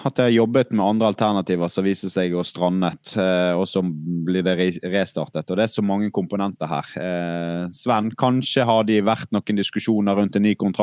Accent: Bergen, Vestland, Norway; Jeg er jo bergenser.

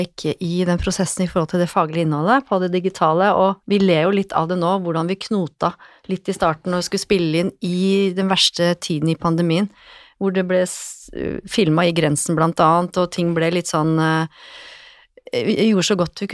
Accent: Lillehammer, Innlandet, Norway; now in Oslo, Norway; men jeg kom jo fra Lillehammer og tenkte at det er jo ikke aktuelt

